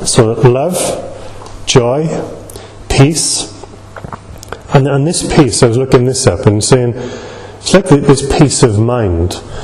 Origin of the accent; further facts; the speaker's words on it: Mountain Ash, Wales, United Kingdom; when I was growing up in Mountain Ash, my Saturday nights, like, you would find lots of these.